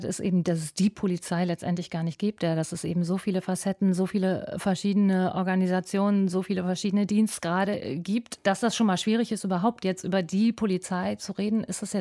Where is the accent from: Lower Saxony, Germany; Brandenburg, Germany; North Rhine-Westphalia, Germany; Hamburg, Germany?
North Rhine-Westphalia, Germany; now in Berlin, Germany; Ich komme aus Nordrhein-Westfalen